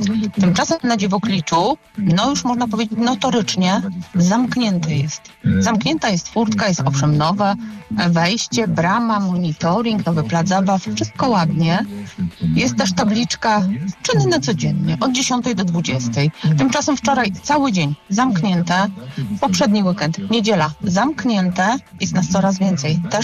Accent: Szczecin, West Pomeranian Voivodeship, Poland; jestem ze Szczecina.

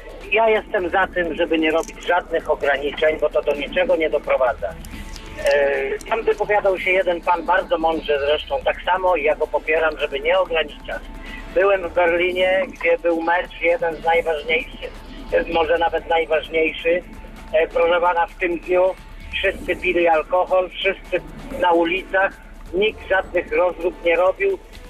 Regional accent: Stargard, West Pomeranian Voivodeship, Poland; Ja jestem ze Stargardu.

